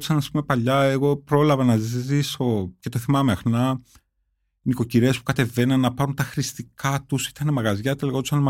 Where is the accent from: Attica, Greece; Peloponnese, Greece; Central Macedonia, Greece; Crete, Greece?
Attica, Greece; Korydallos; Ναι, εγώ μεγάλωσα στο Κορυδαλό, που ήταν οι υποπεριοχές του Πειραιά, που εκεί τότε όταν μεγάλωσα εγώ βλέπαμε τον Πειραιά σαν Μητρόπολη.